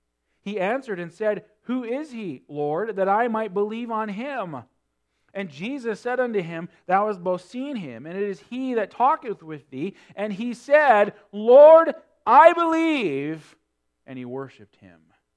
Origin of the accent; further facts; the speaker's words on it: North Dakota, United States; I grew up in North Dakota, just full of Lutheran people, Catholic people, so on, Scandinavian country.